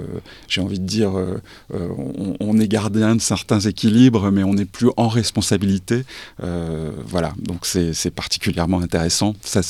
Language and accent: French; France; now in Melbourne, Australia; Alors surtout quand on est français, on sent que ici tout est fait pour privilégier le centre-ville